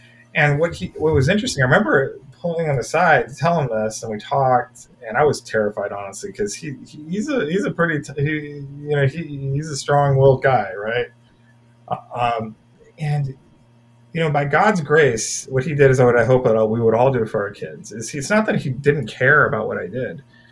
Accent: India; I mean, you have to keep in mind that, you know, I'm Indian, right?

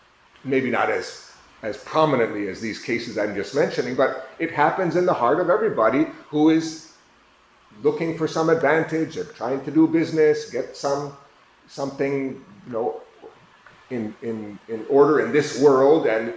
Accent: United States; I guess because I'm from the United States, and yesterday was a big holiday in the United States, Thanksgiving

